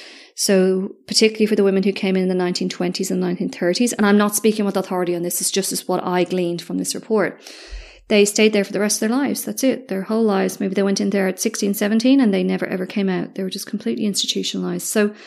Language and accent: English; Ireland; Okay, first of all, I'm Irish. I was raised as a Roman Catholic.